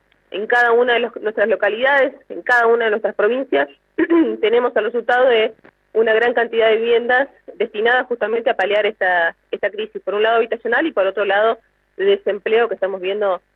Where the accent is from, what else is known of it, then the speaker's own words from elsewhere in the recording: Río Negro, Argentina; Yo soy del Alto Valle y es preocupante no solo los niveles de desocupación